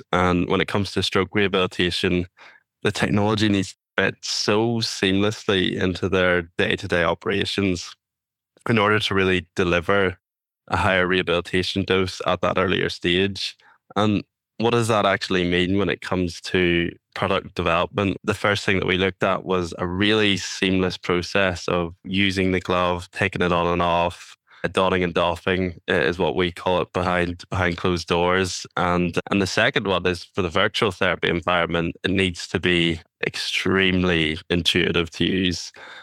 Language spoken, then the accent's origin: English; Ireland; moved away as an adult; now in Scotland; Of course, to start off from the beginning, I was born and raised in Ireland. And then I moved over to Scotland to study